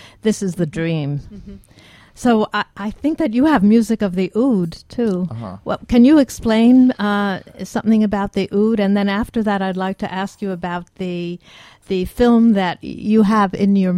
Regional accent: United States; especially being American and Jewish

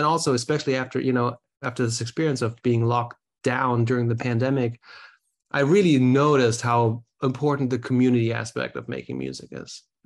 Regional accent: Germany; or at least I'm from Germany originally

